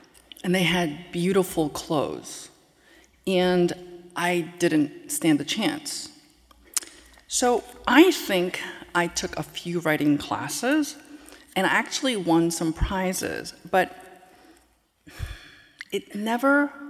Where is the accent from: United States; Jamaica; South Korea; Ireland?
South Korea; born there; English is a second language; I was born in South Korea. English was my second language.